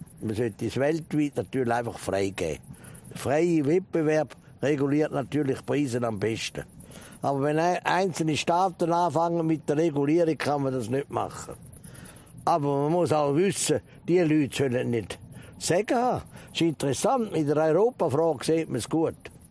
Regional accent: Switzerland; Und wir sind doch Schweizer.

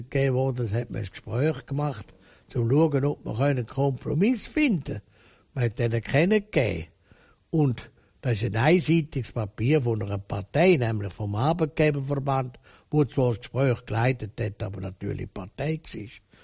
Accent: Switzerland; wir sind ja Schweizer und neutral

